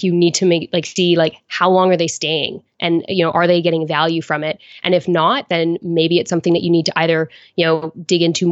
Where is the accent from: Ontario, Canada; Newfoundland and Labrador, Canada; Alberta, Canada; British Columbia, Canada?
Alberta, Canada; Calgary; also born or lived in Moose Jaw, Canada; now in Spain; Well, actually, I would say I was from Calgary, Alberta, but I was born in Moose Jaw, Saskatchewan. And my father was in the military, so we moved around quite a fair bit, but I have settled down in the south of Spain.